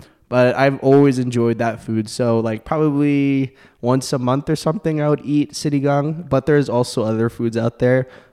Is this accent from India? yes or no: no; Philippines; because I am Filipino myself